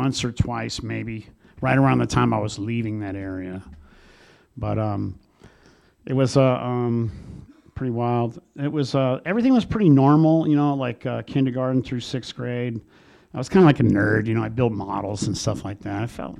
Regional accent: San Francisco, California, United States; born there; I was born July 10th, and my mom. I was born in San Francisco.

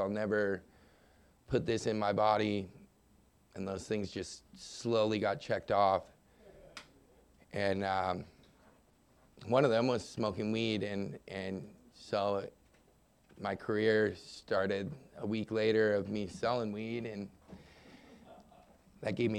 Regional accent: San Diego, California, United States; I grew up here in San Diego. I'm the oldest of four boys.

